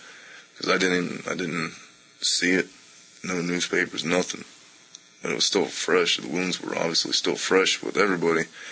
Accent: Richwood, Ohio, United States; also born or lived in Marion, Ohio; I was born in Marion, Ohio. It was a town of about 30,000 people. Moved to a small town out in the country, Richwood, Ohio, in 7th grade. Two stoplights.

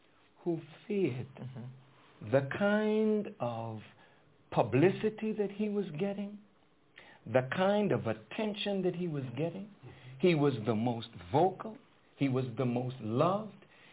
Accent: Boston, Massachusetts, United States; Of course I'm from Boston.

